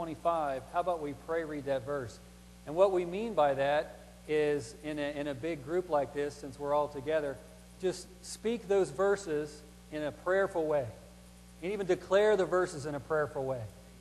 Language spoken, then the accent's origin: English; Oxford, Ohio, United States; also born or lived in Fairborn, Ohio; I am from Oxford, Ohio, but I've actually only lived there about 3 years. Most of my Christian life, I've lived in Fairborn, Ohio.